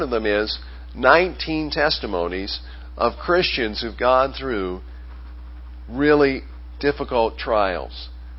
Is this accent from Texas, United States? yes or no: no; Maine, United States; now in Greenville, United States; And in less than a year, we relocated from Maine. We're maniacs. If you're born in Maine, you're a maniac. Sometimes you even act like it. So you can call us that. But we relocated to Greenville